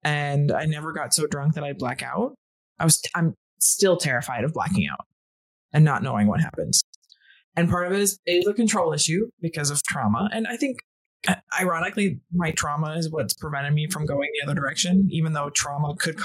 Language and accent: English; North Dakota, United States; I think one of the things is growing up in North Dakota, we suddenly hate it and dislike it more.